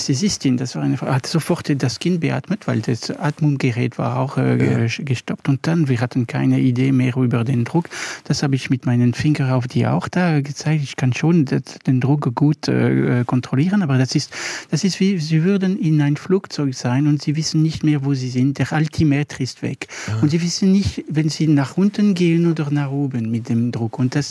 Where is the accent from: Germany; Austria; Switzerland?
Switzerland; Ich war Schweizer des Jahres in 2010.